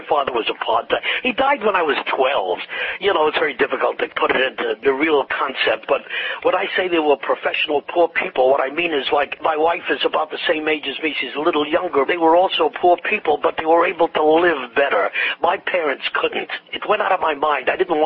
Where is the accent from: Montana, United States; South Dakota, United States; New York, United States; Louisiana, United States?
New York, United States; New York City; I am as an original New Yorker as you can get. I was born on the Meade streets of the Lower East Side of Manhattan, right off the East River.